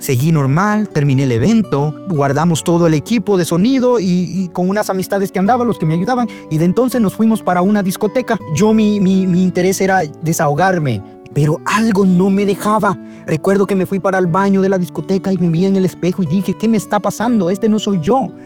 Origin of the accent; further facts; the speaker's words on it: Honduras; soy de Honduras y tengo 26 años. En esta ocasión yo quiero compartir algo de mi vida, que yo me crié con mis abuelos. Ellos son grandes servidores de la iglesia, 100% católicos.